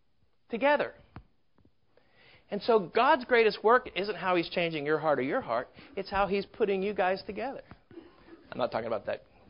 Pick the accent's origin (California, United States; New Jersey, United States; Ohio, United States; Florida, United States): Florida, United States; Miami; Now, I grew up in the South, Miami, Southern Florida.